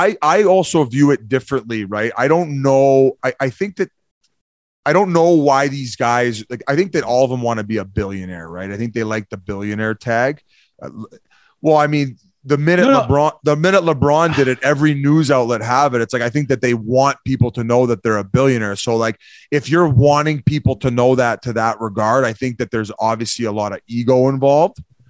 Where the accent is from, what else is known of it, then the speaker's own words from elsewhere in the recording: Victoria, British Columbia, Canada; I'm just a Canadian kid at heart. You know, I just want to go back to Victoria in the summers and golf a little bit and hang out with my buddies